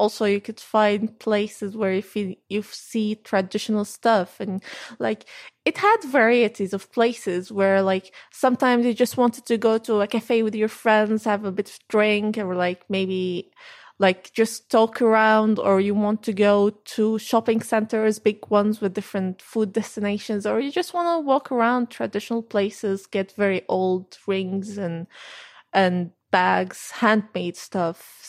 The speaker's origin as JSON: {"language": "English", "town": "Damascus", "region": "Damascus Governorate", "country": "Syria", "tie": "born or raised there", "said": "I'm from Damascus, Syria, the capital, and I grew up there. And the neighborhood which we used to live at was filled of family members."}